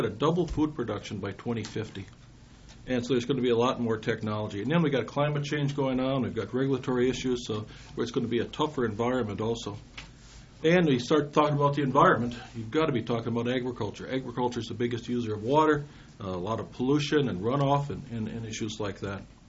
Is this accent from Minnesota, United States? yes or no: yes; Kensington, Minnesota, United States; I'm born and raised in Kensington, Minnesota. Kensington, 308 people, at least it was when I graduated.